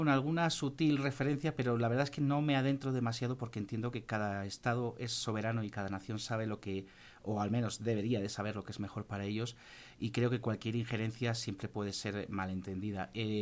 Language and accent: Spanish; Madrid, Community of Madrid, Spain; moved away as an adult; now in Mexico; soy de Madrid, de España, y bueno, pues hace 2 añitos que vine a México